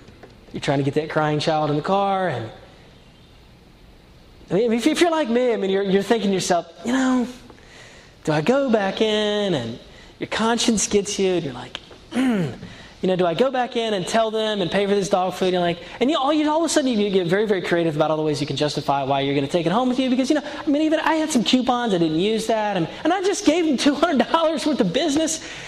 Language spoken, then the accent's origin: English; Asheville, North Carolina, United States; but I grew up in a town called Asheville, North Carolina. You've already picked up on the fact that I'm not from Connecticut or Massachusetts